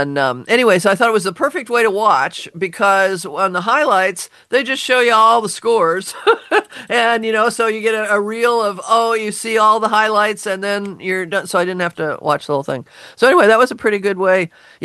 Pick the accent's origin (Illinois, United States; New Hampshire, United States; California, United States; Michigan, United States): Illinois, United States; Chicago; born there; You think I would know that because I was born in Chicago.